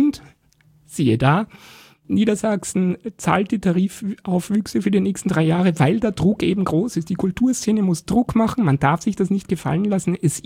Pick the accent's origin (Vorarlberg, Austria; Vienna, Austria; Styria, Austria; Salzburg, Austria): Styria, Austria; dass es mich unglaublich an die Steiermark erinnert, an meine Heimat.